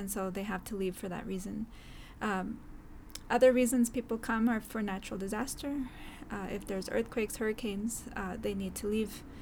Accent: El Salvador; now in United States; They come from El Salvador, where I'm from

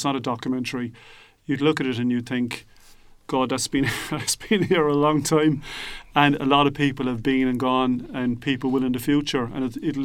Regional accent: Ireland; And we know as Irish people, we know well that the attitude has changed

